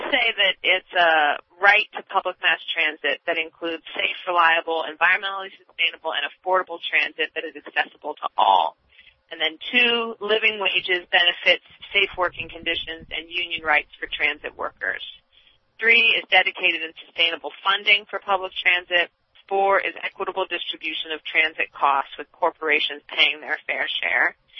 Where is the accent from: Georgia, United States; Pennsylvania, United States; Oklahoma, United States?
Pennsylvania, United States; Carlisle; I'm from Carlisle. I lived there since I was 7 years old. It's my hometown. I love it.